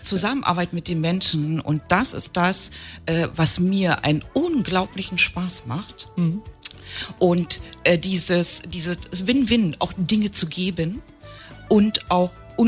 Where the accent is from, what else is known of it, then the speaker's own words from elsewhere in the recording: Thuringia, Germany; now in Brandenburg, Germany; ich komme ja aus Thüringen, bin dort geboren und bin ganz oft umgezogen und bin irgendwann im Brandenburger Raum gelandet.